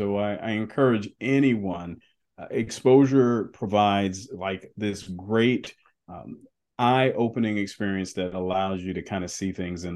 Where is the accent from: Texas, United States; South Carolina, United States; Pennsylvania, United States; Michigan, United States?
South Carolina, United States; Charleston; if I only had the context of where I grew up here in Charleston, South Carolina.